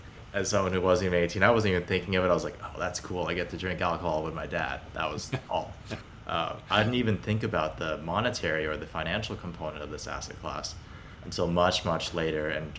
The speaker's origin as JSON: {"language": "English", "region": "Beijing", "country": "China", "tie": "born or raised there", "also_born_or_lived": "Hong Kong", "said": "In terms of my background, I grew up in Beijing and Hong Kong in the 2000s"}